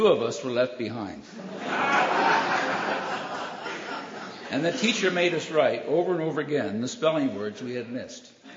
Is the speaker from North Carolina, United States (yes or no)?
no; Buffalo, New York, United States; I grew up in Buffalo, New York.